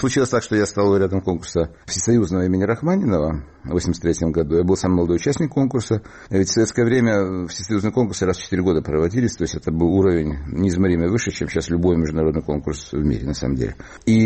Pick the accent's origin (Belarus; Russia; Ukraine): Ukraine; Odesa, Odesa Oblast; Я потомственный одессит.